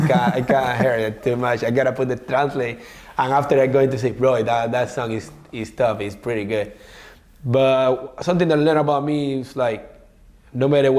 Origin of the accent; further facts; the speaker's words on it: Cuba; English is a second language; And I already bring that thing, I come from Cuba.